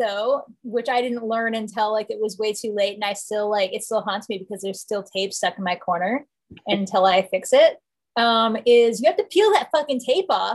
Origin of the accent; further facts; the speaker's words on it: Canada; Hello. I am Canadian.